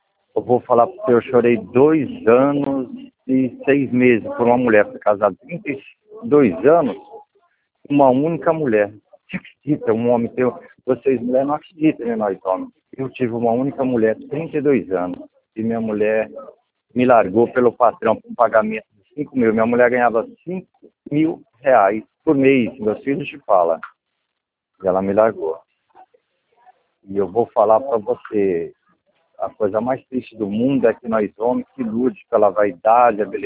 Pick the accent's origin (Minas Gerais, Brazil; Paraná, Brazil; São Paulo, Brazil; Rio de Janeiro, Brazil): São Paulo, Brazil; Araçatuba; Ó, eu sou de Araçatuba. Eu vim de São Paulo para cá, para Araçatuba.